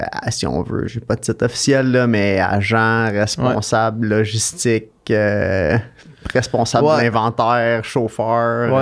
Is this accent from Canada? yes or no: yes; Montreal, Quebec, Canada; also born or lived in Trois-Rivières, Canada; Moi, je viens de Montréal, mais j'étais à l'école à Trois-Rivières au secondaire. Puis après ça, j'ai déménagé à Québec.